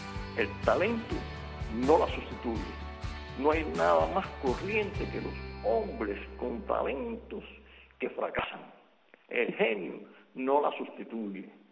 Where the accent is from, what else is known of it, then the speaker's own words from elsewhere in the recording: Cuba; nosotros como pueblo cubano